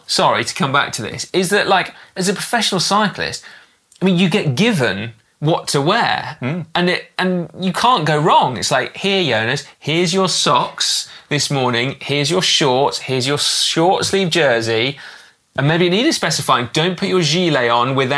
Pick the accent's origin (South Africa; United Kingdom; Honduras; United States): United Kingdom; Bristol, South West England; Yeah, my hometown.